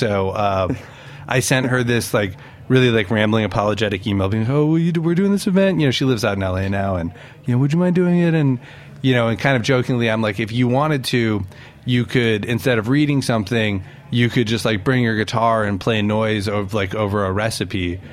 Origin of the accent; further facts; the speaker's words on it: Chicago, Illinois, United States; now in New York, United States; I mean, I'm from Chicago, I was moving to New York, but I could afford to move to New York in the late 90s.